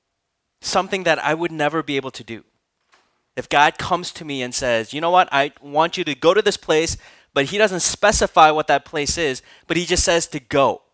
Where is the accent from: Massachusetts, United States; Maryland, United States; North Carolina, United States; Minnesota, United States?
Minnesota, United States; I grew up in Minnesota and I always tease my friends to let them know that Minnesota is, you know, the football team is, it's called the Vikings.